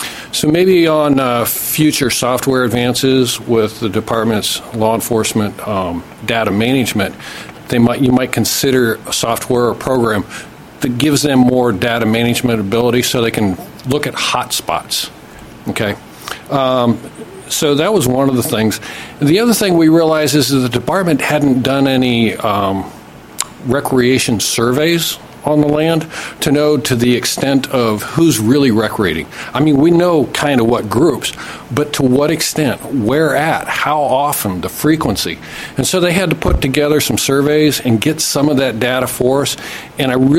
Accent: Ellensburg, Washington, United States; I'm from Ellensburg, Washington.

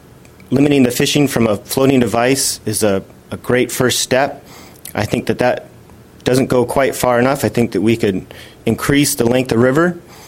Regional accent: Port Angeles, Washington, United States; I'm from Port Angeles. I'm an avid fisherman, and I'm here on behalf of myself and my 8-year-old son.

